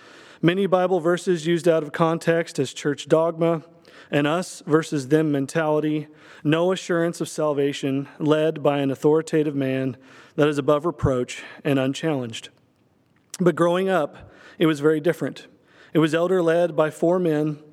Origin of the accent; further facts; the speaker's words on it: Oklahoma, United States; I grew up out in the country near Clio Springs, Oklahoma, and I was raised up in the Followers of Christ Church.